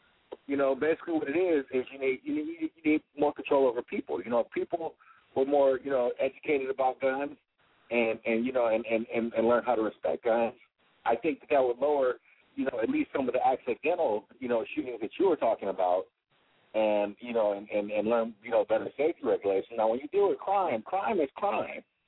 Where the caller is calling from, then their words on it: California, United States; I'm calling from California.